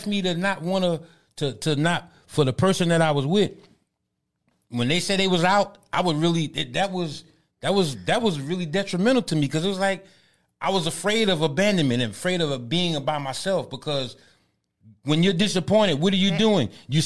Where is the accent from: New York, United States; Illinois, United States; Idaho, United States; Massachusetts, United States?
New York, United States; New York City; I was growing up in the New York. So I had to be almost confrontational to survive.